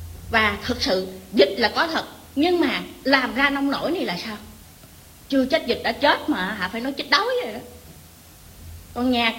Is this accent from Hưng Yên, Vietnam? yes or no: no; Ho Chi Minh City, Vietnam; Mình là dân Sài Gòn, mình ở khu vực Thủ Đức. Thủ Đức bây giờ là thành phố Thủ Đức.